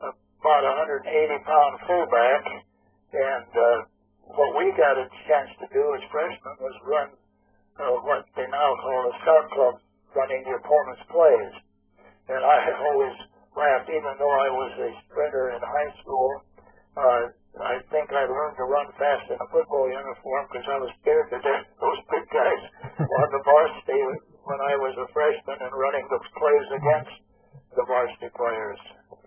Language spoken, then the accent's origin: English; Ord, Nebraska, United States; I was born and raised on a farm 2 miles west of Ord, Nebraska, right in the center of the state.